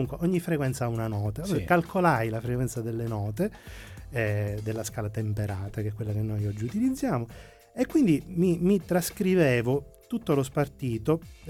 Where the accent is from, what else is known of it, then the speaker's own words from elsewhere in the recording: Agrigento, Sicily, Italy; Io non sono palermitano, sono agrigentino. Quando ero ad Agrigento, da ragazzino fino alla scuola superiore